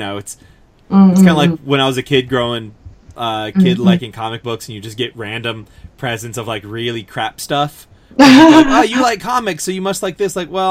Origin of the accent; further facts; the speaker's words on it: Singapore; This kind of shows my little bit of ignorance about growing up in Singapore, but I never did it.